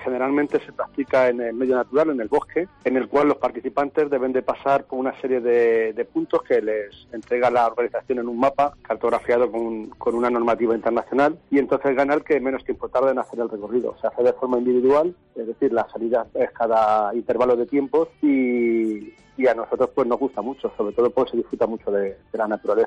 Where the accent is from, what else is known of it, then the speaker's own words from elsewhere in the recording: Spain; para como somos los españoles, que nos gusta dejarlo todo para última hora